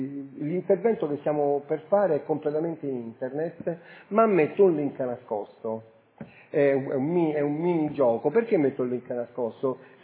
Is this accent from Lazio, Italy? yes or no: yes; Rome, Lazio, Italy; Allora, io vengo da Roma, anche se mia madre è veneziana e mio nonno è vicentino